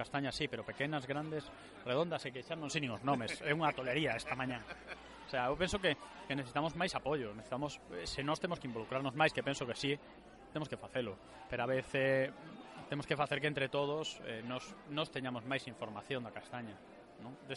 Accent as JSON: {"language": "Galician", "region": "Galicia", "country": "Spain", "said": "porque é unha zona que necesita de nós como galegos"}